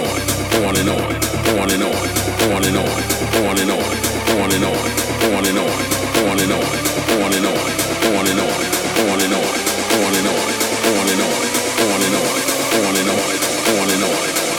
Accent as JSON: {"language": "English", "town": "Chicago", "region": "Illinois", "country": "United States", "said": "I'm from Chicago. I gotta play house music."}